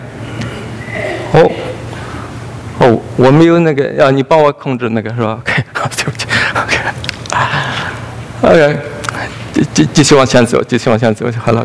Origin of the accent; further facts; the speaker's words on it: China; 神在恩待我们中国人，在要使用我们的中国人。